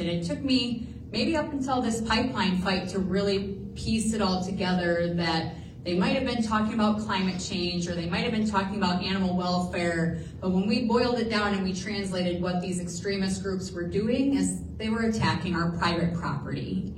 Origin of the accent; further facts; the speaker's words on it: Mitchell, South Dakota, United States; I'm from Mitchell, South Dakota.